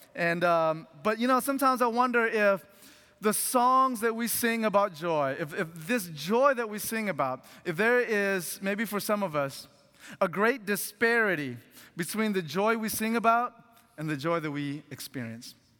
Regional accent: Antioch, Tennessee, United States; As Pat mentioned, my family came to the U.S. over 30 years ago from Laos, but I grew up in Antioch, and so not too far from here.

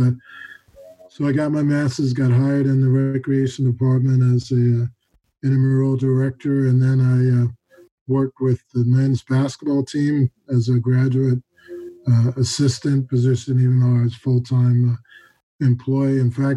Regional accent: Staten Island, New York, United States; Yes, I grew up on Staten Island, which is why I went to JUCO on Staten Island, and obviously went to high school there.

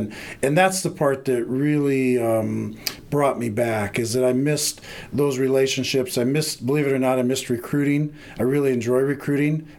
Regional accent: South Dakota, United States; One, being a South Dakota kid, born and raised in South Dakota

